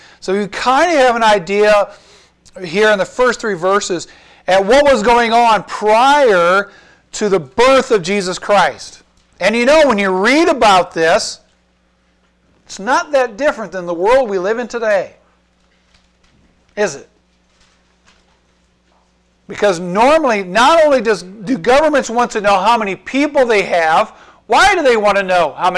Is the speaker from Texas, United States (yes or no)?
no; Cedar Rapids, Iowa, United States; now in Minden, United States; So, since I'm from Cedar Rapids, and let's say Iowa would do a census, that I would have to actually leave Minden, go back to Cedar Rapids and be counted.